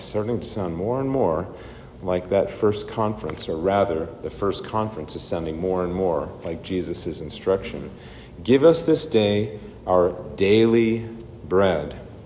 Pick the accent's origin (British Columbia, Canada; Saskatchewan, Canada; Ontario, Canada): Saskatchewan, Canada; I grew up in Saskatchewan, so it's pretty easy. It's flat as a pool table.